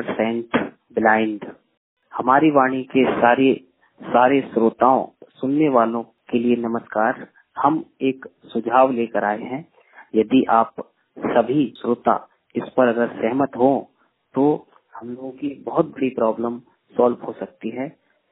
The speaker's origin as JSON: {"language": "Hindi", "region": "Uttar Pradesh", "country": "India", "said": "हम यहाँ रहते यूपी से हैं"}